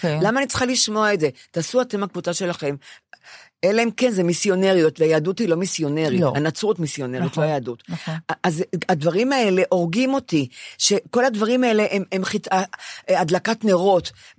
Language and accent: Hebrew; Bnei Brak, Tel Aviv District, Israel; כשאני גדלתי בבני ברק, אף אחד לא השוויץ בכלום.